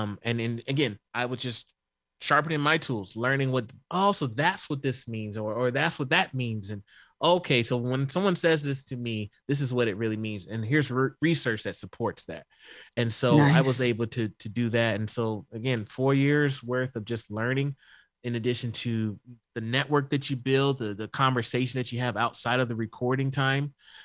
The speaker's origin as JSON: {"language": "English", "region": "the South", "country": "United States", "tie": "born or raised there", "said": "Like I grew up in the South. Like I'm used to like, it's blatant."}